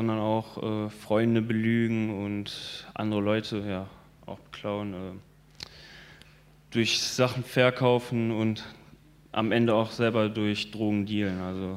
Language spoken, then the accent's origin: German; Schwelm, North Rhine-Westphalia, Germany; born there; also born or lived in Ennepetal / Wuppertal; now in Hückeswagen, Germany; geboren bin ich ursprünglich in Schwelm, habe dann in Ennepetal gewohnt und meine letzten 4 Jahre, bevor ich nach Hückeswagen kam, habe ich in Wuppertal gewohnt.